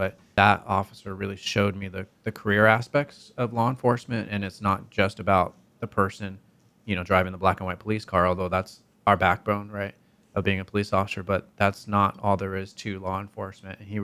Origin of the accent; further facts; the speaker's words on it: San Diego, California, United States; You know, I grew up in San Diego. I had the zoo. I had SeaWorld in my backyard, and I loved animals, and I still do.